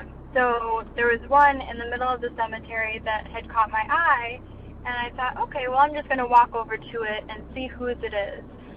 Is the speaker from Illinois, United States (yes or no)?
yes; Big Rock, Illinois, United States; I'm from Big Rock, Illinois